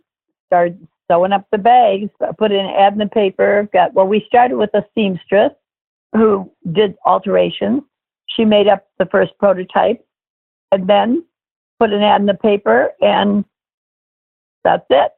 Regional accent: Miami Beach, Florida, United States; I mean, growing up in Miami Beach, we had people come to visit us all the time.

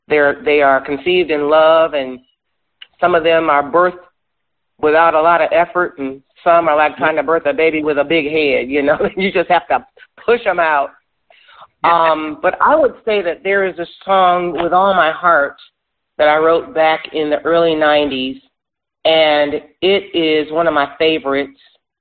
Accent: Michigan, United States; I love the music of … because I grew up near Detroit.

